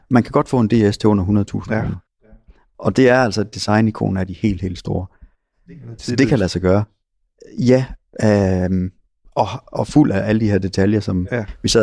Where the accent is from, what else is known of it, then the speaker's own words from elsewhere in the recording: Jutland, Denmark; Jeg er jo jyde.